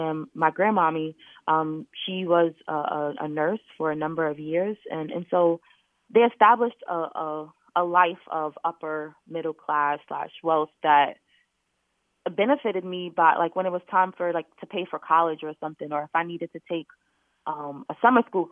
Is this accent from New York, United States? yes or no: yes; New York, United States; And I'm from New York, and New York is a very materialistic place to live in.